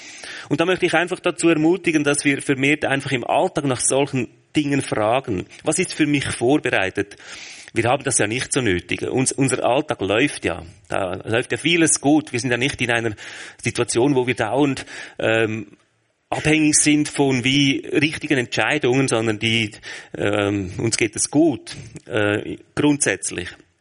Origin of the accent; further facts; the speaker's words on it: Switzerland; Das ist ja immer so als Schweizer.